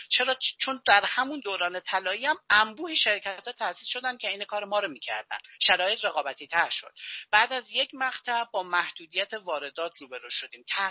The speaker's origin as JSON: {"language": "Persian", "region": "Hamadan", "country": "Iran", "said": "شهر خودم که من اهل همدان هستم، بازار قدیمی داره."}